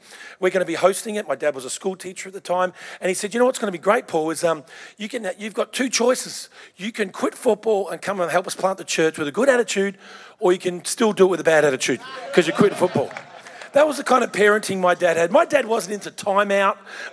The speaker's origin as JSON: {"language": "English", "region": "Victoria", "country": "Australia", "tie": "born or raised there", "said": "I grew up in Victoria, and we play the real game, AFL."}